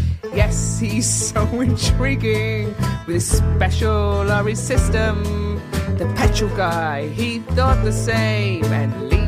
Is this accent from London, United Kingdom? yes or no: yes; Camden, London, United Kingdom; In Camden. But I've got Irish parents